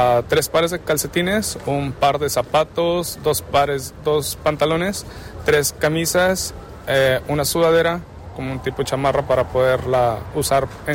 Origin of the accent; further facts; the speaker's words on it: Amatitán, Jalisco, Mexico; Soy de Amatitán, Jalisco, y es donde nace el tequila.